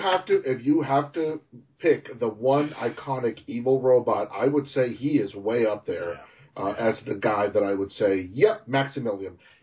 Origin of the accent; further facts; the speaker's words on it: Brownsville, Texas, United States; I grew up in Brownsville, Texas, in the border town, and we would get a bunch of English translated Japanese shows.